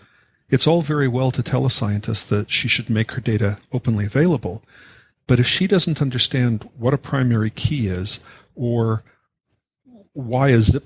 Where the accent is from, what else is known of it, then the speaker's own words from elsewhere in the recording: Canada; I'm a Canadian.